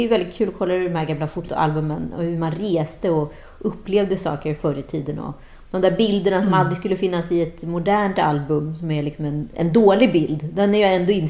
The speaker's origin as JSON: {"language": "Swedish", "town": "Garphyttan", "region": "Örebro County", "country": "Sweden", "tie": "born or raised there", "said": "han sitter i den lilla kyrkan i Garpyttan, höll jag på att säga, där jag åkte förbi, där jag är uppvuxen."}